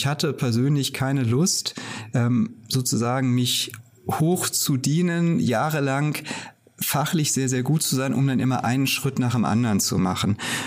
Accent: Bonn, North Rhine-Westphalia, Germany; born there; Ich bin in Bonn geboren, ganz genau. Ich bin in Bonn geboren als, ich sag mal, typisches Beamtenkind.

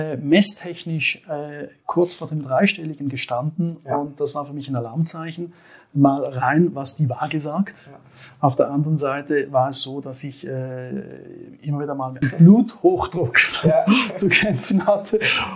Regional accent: Switzerland; wie man wahrscheinlich auch meinem Slang anhört, ich komme aus der Schweiz.

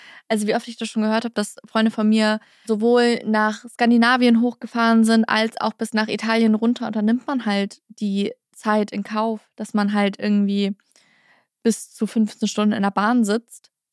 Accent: Schleswig-Holstein, Germany; Also ich kenne das selber aus meinem Heimatdorf. Das ist ein Dorf direkt an der Ostsee, an der Kieler Förde.

